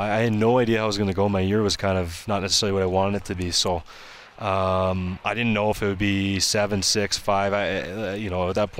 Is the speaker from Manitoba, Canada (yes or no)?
no; Edmonton, Alberta, Canada; now in Calgary, Canada; But that's being from Alberta. You know, I'm from Edmonton.